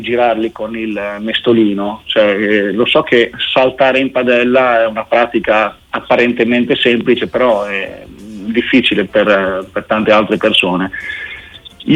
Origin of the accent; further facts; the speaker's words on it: Emilia-Romagna, Italy; romagnoli ruspanti, le chiamiamo alcanoci.